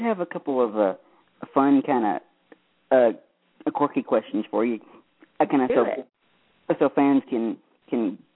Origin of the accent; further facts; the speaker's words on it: Tennessee, United States; And myself, I'm from Tennessee, so there you go.